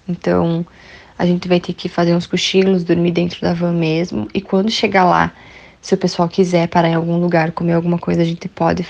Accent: Xaxim, Santa Catarina, Brazil; nós somos de Xaxim.

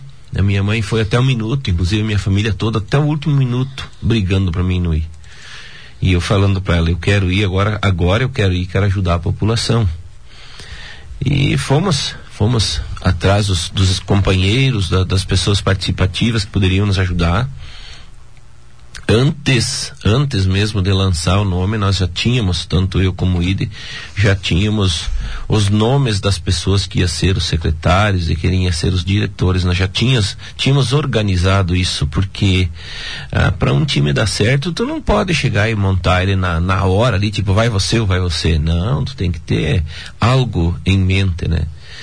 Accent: Xaxim, Santa Catarina, Brazil; Bom, eu nasci em Xaxim, né?

